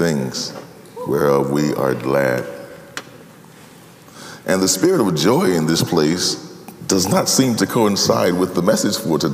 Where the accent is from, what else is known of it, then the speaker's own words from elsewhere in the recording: Chicago, Illinois, United States; but I'm from Chicago, I'm used to snow, I can deal with it, I can handle this.